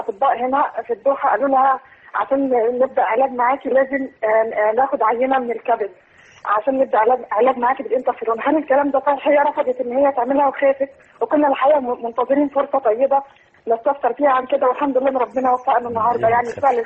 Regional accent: Egypt; now in Doha, Qatar; لأني موظفة هنا في البلد وأنا مصرية.

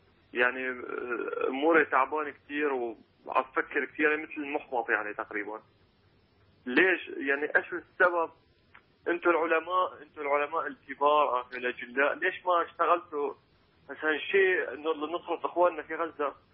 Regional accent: Syria; now in Cyprus; أنا من قبرص، بس أنا سوري، أنا مسلم الحمد لله ملتزم.

